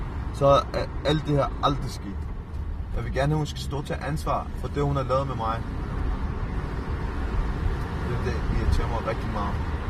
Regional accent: Albertslund, Capital Region of Denmark, Denmark; Jeg kommer fra Albertslund.

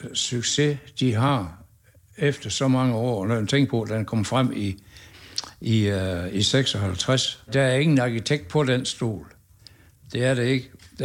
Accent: Durup, Central Denmark Region, Denmark; Jamen, jeg er jo gammel Durup-dreng. Født i 31.

